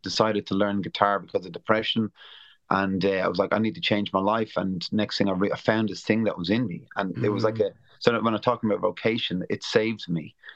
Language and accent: English; Ireland; And yeah, so Damon's just someone, obviously, and we're both Irish, that's the connection, and we're kind of similar ages